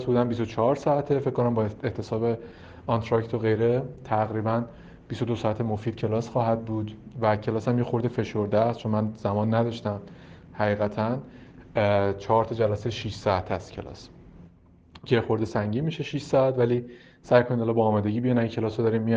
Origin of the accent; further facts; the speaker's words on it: Iran; moved away as an adult; دیگه از اون موقع از ایران اومدم، این کارشناسی ارشد دومم ایران نبود